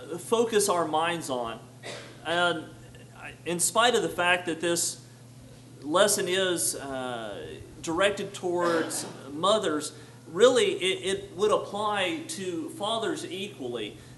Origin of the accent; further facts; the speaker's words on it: Pearsall, Texas, United States; especially when I was a child growing up in Pearsall